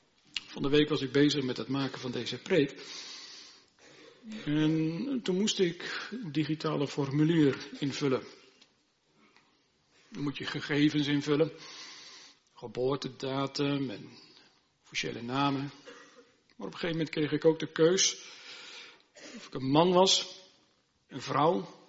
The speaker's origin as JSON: {"language": "Dutch", "region": "Gelderland", "country": "Netherlands", "tie": "born or raised there", "said": "In de streek waar ik ben opgegroeid, in de Noordwest-Veluwe, is het heel gewoon dat meisjes en vrouwen meehelpen, ook op de boerderij."}